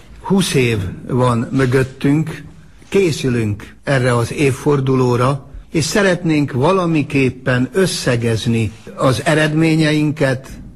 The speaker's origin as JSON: {"language": "Hungarian", "country": "Hungary", "said": "Úgy általában én nagyon büszke vagyok arra, hogy magyarnak születhettem, és magyarként élhetek, és ennek a nemzetnek a tagja lehetek."}